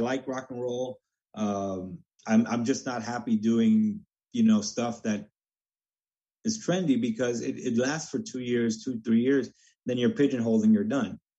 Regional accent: Hoboken, New Jersey, United States; I'm from Hoboken.

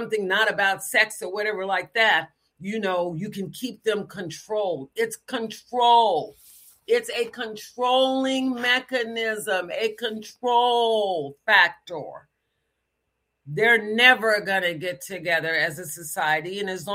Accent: United States; I feel embarrassed some days of being American.

